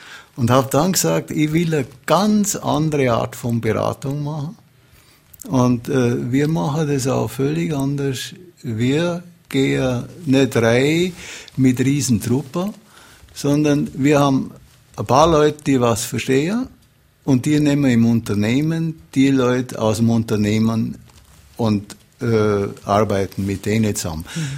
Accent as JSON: {"language": "German", "town": "Augsburg", "region": "Bavaria", "country": "Germany", "tie": "born there", "said": "Ich bin in Augsburg geboren und das war die nächste Uni."}